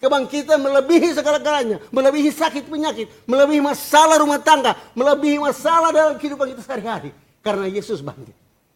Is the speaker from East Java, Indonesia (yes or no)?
no; Manado, North Sulawesi, Indonesia; saya ingat di kampung halaman saya di Manado